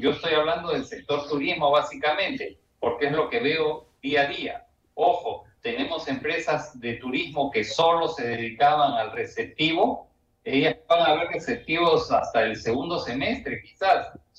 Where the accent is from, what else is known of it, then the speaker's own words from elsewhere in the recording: Peru; Nosotros, como peruanos, tenemos que ayudar a la reactivación.